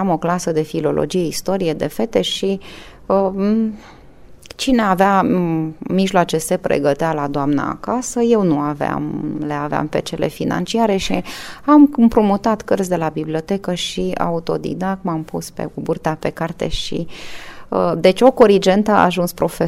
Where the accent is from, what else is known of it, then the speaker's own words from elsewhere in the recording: Galați, Galați County, Romania; Noi suntem de acolo, acolo sunt rădăcinile noastre, asta este identitatea noastră. Suntem oameni de la Dunăre, într-un oraș care are o pecete culturală, chiar dacă el a fost industrializat masiv și muncitoresc considerat